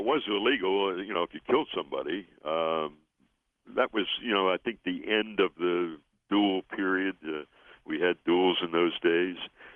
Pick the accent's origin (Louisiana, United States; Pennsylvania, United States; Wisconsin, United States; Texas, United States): Pennsylvania, United States; Pittsburgh; got a job as an intern at a radio station in my hometown of Pittsburgh.